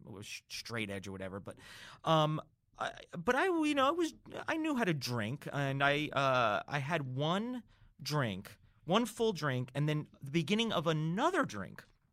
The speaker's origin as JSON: {"language": "English", "region": "New York", "country": "United States", "also_born_or_lived": "New Jersey", "lives_now": "California, United States", "said": "I'm from New York, like northern New Jersey, and then upstate New York about an hour around New York City."}